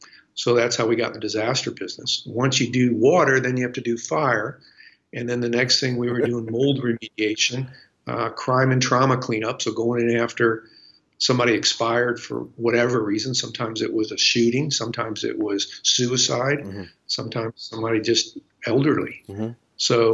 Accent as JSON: {"language": "English", "town": "St. Louis", "region": "Missouri", "country": "United States", "tie": "born or raised there", "said": "Growing up in St. Louis, barbecue was a, you know, it's that noun verb thing."}